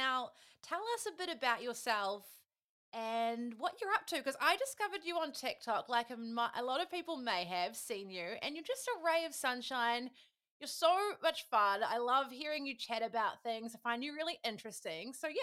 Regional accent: New Zealand; as Kiwis, again, you know how you say Americans and people in California love hearing about New Zealand.

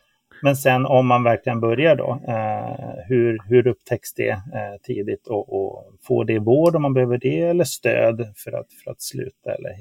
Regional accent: Luleå, Norrbotten County, Sweden; så jag är ju uppväxt i Luleå med en ensamstående mamma, låg utbildning, låg inkomst.

